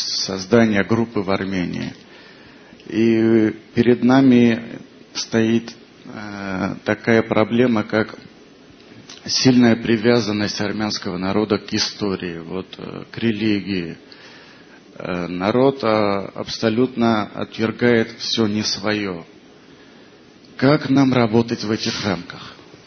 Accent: Moscow, Russia; из Москвы.

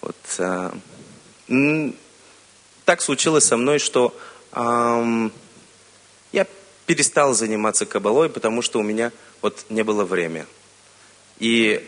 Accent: Bulgaria; я из Болгарии. Это мой первый конгресс.

